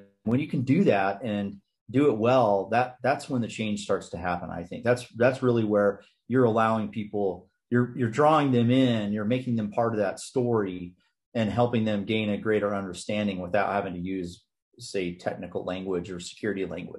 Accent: California, United States; And so I grew up loving Yosemite. I grew up in Southern California. So I love the beach, enjoy the beach, still do.

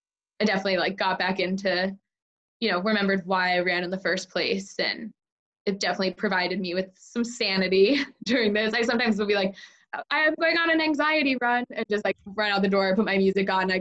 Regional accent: New Jersey, United States; you know, I'm from Jersey, grew up around the Jersey Shore.

